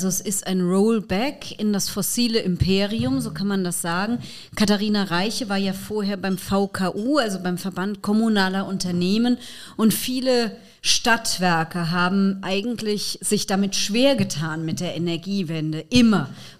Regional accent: Mainz, Rhineland-Palatinate, Germany; born or raised there

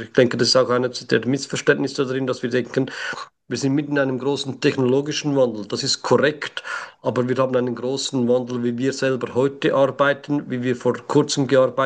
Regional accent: Switzerland; accent: Swiss; Sie hören es an meinem Akzent, ich bin Schweizer

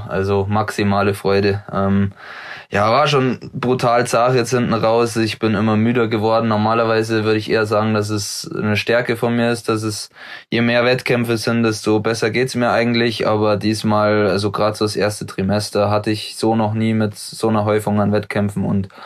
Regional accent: Murnau, Bavaria, Germany; now in Oberhof, Germany; ich als waschechter Bayer, wie kann ich überhaupt in den Osten ziehen

